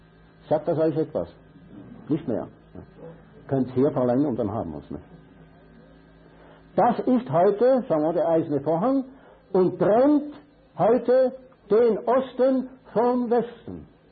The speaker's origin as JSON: {"language": "German", "country": "Switzerland", "said": "Und wir, wie sagt man, wir Viehhirten als Schweizer, auch."}